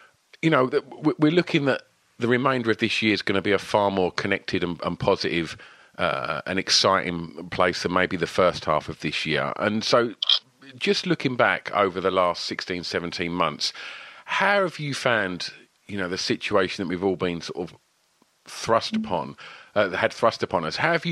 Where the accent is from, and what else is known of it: East of England, United Kingdom